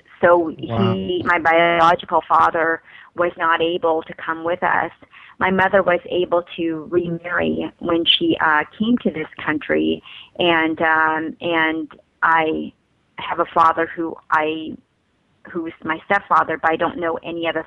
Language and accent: English; Philippines; born there; moved away; So I was born in the Philippines, very humble beginnings, and there was only one bathroom.